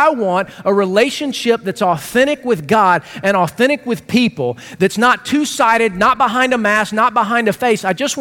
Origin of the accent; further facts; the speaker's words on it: Georgia, United States; But you know, I'm from Georgia, not Babylon.